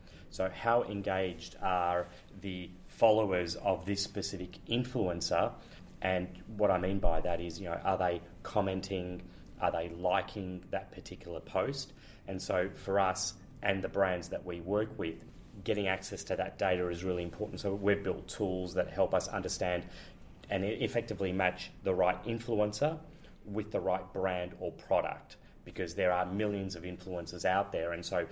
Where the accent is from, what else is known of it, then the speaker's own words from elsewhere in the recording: Melbourne, Victoria, Australia; moved away as an adult; now in Amsterdam, Netherlands; I'm originally from Melbourne. I'm a Melbourne boy, in fact, from Richmond. And about 3.5 years ago, in order to be as close to the company as possible, I moved myself and my family to Amsterdam